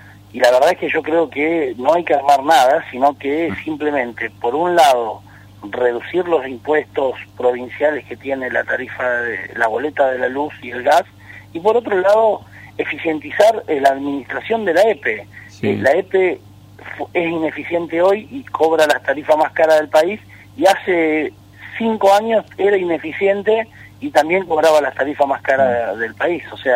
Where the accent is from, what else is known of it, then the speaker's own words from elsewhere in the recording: Santa Fe, Argentina; como los santafesinos nos merecemos para los próximos 20, 30 años